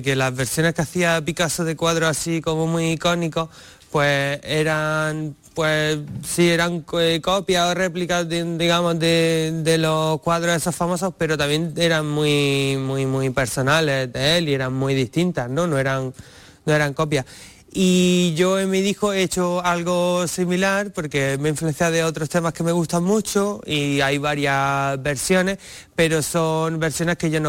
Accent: Granada, Andalusia, Spain; esa morriña de estar en mi país y dije, pues oye, pues voy a volverme

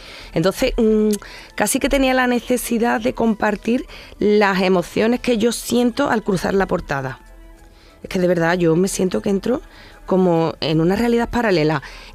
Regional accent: Villanueva de San Juan, Andalusia, Spain; also born or lived in Sevilla; Yo soy de Villanueva de San Juan, pero con 14 años me fui a Sevilla y he vivido toda mi vida en Sevilla.

